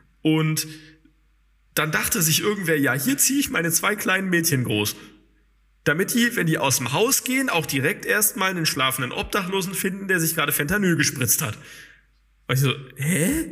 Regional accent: Berlin, Germany; das ist so die unattraktivste Wohnlage, die ich mir als Berliner vorstellen kann.

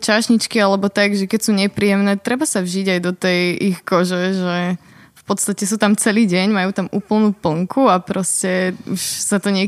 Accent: Bytča, Žilina Region, Slovakia; ja som z Bytče. A je to také, že poznáš tam každého, je to v podstate ako na dedine, ale máš tam aj obchody, proste je to také malé mestečko, by som povedala.

